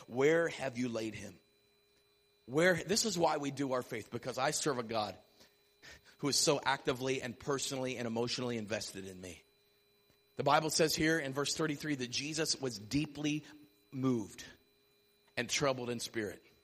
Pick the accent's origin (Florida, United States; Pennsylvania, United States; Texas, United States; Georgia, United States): Pennsylvania, United States; Mount Morris; To this day, we still don't have a stoplight in my hometown. I'm not kidding. There's more livestock in my hometown than there are people.